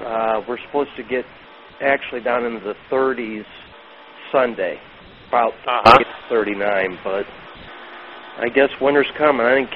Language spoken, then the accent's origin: English; Bradford, Pennsylvania, United States; now in Harrisburg, United States; But we don't see too much here in Harrisburg, which I don't mind. I grew up in Bradford, Pennsylvania, and it snowed every day up there.